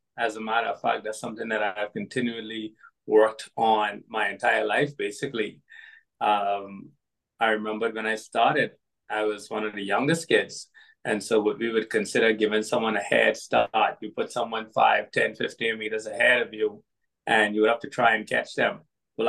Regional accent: Bahamas; And so growing up in the Bahamas was great. Tropical climate, beach all the time, tropical fruits.

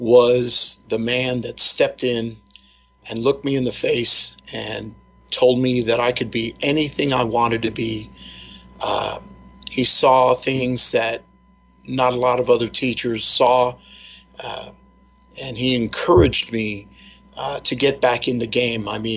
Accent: New York City, New York, United States; Well, growing up in New York City, my mother kind of felt like the answer was not public school.

